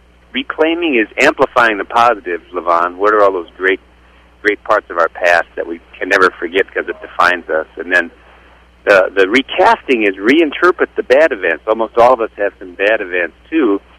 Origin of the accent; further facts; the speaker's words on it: Waukon, Iowa, United States; Yeah, well, I'm an Iowan.